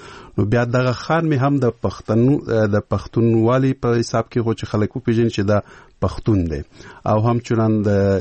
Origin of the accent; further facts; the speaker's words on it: Peshawar, Khyber Pakhtunkhwa, Pakistan; زه ورکوټه په پېښور کې لوی شوی یم